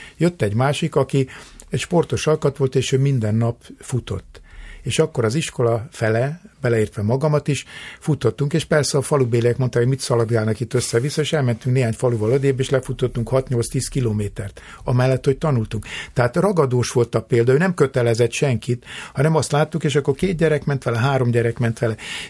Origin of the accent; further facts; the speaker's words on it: Törökkoppány, Somogy, Hungary; én egy kis településen Törökkoppányban születtem, ott jártam általános iskolába, az alsó tagozat osztatlan volt